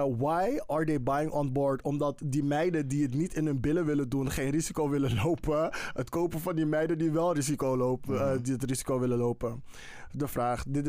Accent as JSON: {"language": "Dutch", "town": "Amsterdam", "region": "North Holland", "country": "Netherlands", "tie": "born there", "said": "Ik ben in Amsterdam geboren, dus ik ga precies nergens heen."}